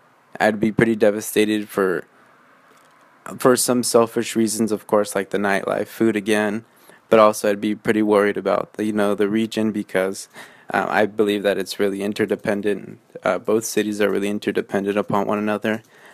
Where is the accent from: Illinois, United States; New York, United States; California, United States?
California, United States; San Diego; so I'm from San Diego, so the border wait times don't really affect me